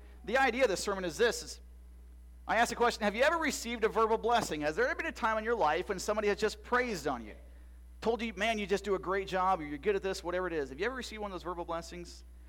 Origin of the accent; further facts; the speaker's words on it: Iowa, United States; Well, I am from Iowa, as many of you know.